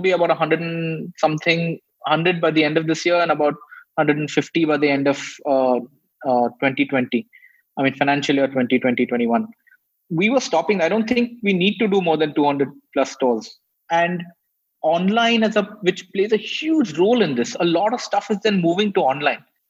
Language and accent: English; India; We love the fact that we're Indian. We're proud to be that.